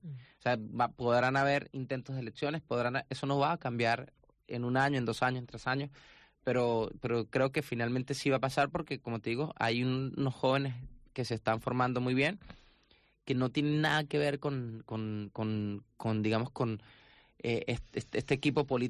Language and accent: Spanish; Venezuela; Me quitaron todos los documentos. O sea, en teoría, según ellos, no soy venezolano.